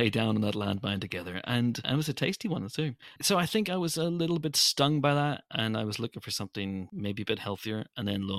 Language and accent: English; Northern Ireland, United Kingdom; I'm Northern Irish. I'm a journalist.